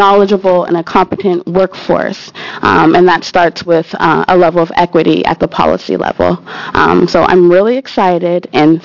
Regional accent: Portland, Oregon, United States; now in Tigard, United States; I currently reside in Tigard, Oregon, but born and raised in Portland, Oregon.

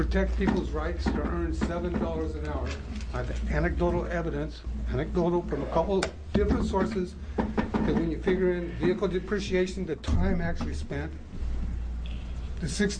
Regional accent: Portland, Oregon, United States; I'm from Portland, Oregon.

